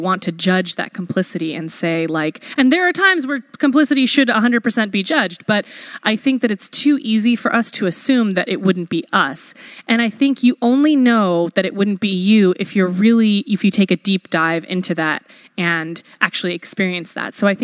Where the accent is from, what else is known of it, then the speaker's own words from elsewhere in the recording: Pakistan; I'm Pakistani, like, British Empire, what did they do in the 1800s?